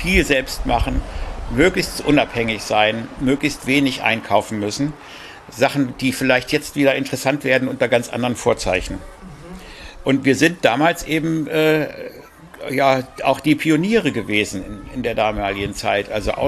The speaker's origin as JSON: {"language": "German", "town": "Bielefeld", "region": "North Rhine-Westphalia", "country": "Germany", "said": "Ich komme eigentlich aus Bielefeld, also aus der Großstadt und bin ein vollkommenes Stadtkind"}